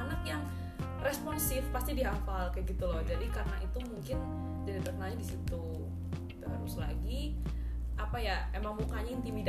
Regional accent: Madiun, East Java, Indonesia; Asli Madiun.

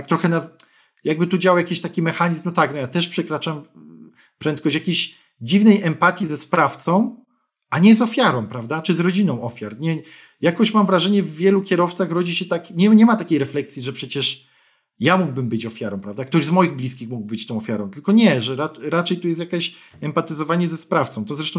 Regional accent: Pabianice, Łódź Voivodeship, Poland; Podam przykład z Pabianic, mojego rodzinnego miasta

